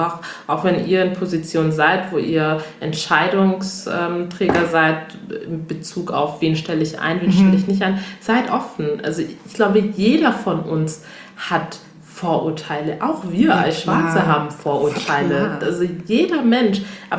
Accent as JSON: {"language": "German", "country": "Togo", "said": "also ich komme ja ursprünglich aus Togo, hatte ich ja letztes Mal erwähnt in unserer ersten Folge."}